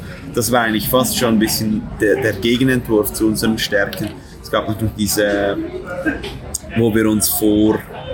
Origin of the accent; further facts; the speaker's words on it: Switzerland; Ich bin durch Olten gefahren. Das ist eine Stadt, 5 Minuten von meiner Heimatstadt.